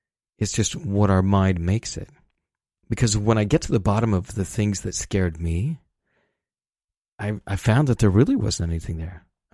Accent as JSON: {"language": "English", "town": "Salt Lake City", "region": "Utah", "country": "United States", "tie": "born or raised there", "said": "I grew up in Salt Lake City where your whole life is judged about how well you hold up to the Mormon church's standards. And it was really, it was a hard place for me to grow up."}